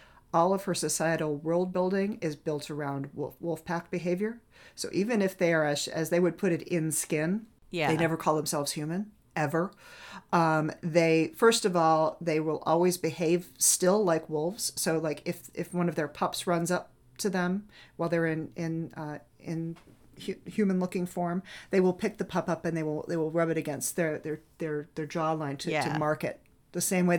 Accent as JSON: {"language": "English", "region": "New Hampshire", "country": "United States", "tie": "born or raised there", "said": "I grew up in New Hampshire. Yeah. I grew up in farm country, man."}